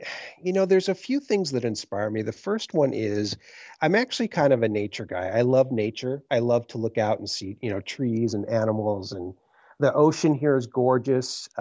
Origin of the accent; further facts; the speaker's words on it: Cleveland, Ohio, United States; now in California, United States; I'm from Ohio. I grew up in Cleveland, Ohio, but now I live in California.